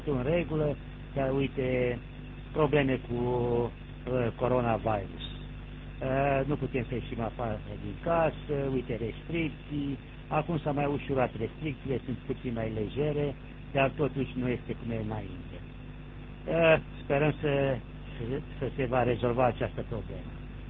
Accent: Oltenia, Romania; sunt oltean și sunt proud, sunt orgolios să fiu oltean.

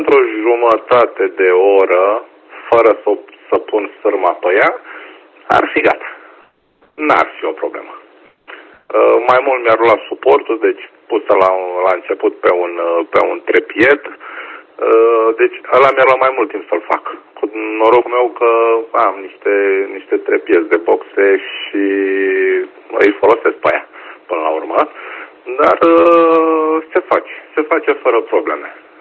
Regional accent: Romania; de multe ori mi-e și rușine că sunt român

